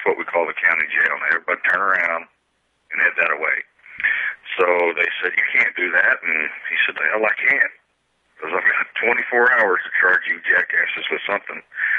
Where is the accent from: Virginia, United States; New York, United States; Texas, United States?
Texas, United States; moved away as an adult; Well, they went down to Texas, and I'm a Texan. I got married and drug up here